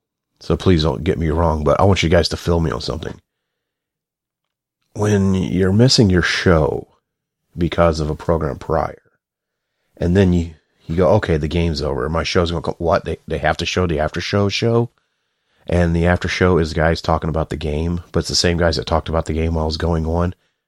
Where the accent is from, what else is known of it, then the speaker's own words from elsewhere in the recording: the South, United States; I'm from the South. And that's my excuse. But I'm just, sometimes I have I've called my cat a cot before.